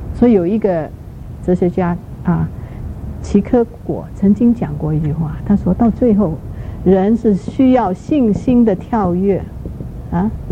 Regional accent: China; 比如说我们从国内来的哈

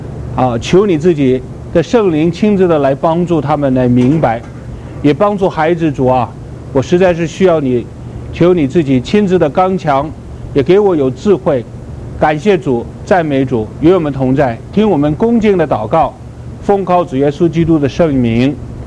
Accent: China; 虽然我们是来自不同的地方，但是呢我们都是中国人

